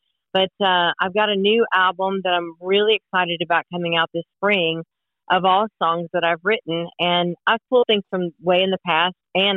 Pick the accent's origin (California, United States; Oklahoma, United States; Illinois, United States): Oklahoma, United States; I'm from Oklahoma originally. And although I love Oklahoma, clearly most of my time has been spent here.